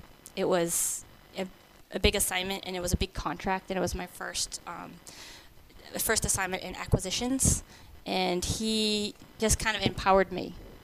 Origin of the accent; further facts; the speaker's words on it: Massachusetts, United States; it was only 90 minutes from my house where I grew up in Massachusetts.